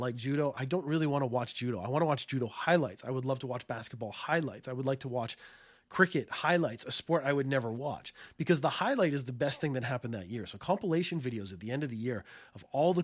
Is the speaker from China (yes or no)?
no; Canada; So I come from Canada.